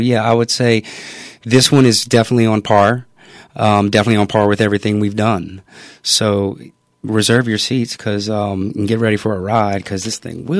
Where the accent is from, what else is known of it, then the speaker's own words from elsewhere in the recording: the South, United States; We're from the South.